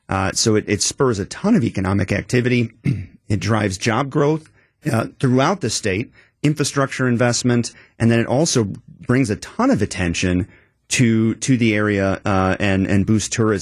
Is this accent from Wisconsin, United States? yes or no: yes; Madison, Wisconsin, United States; So I grew up in Wisconsin, Madison area, studied music my whole life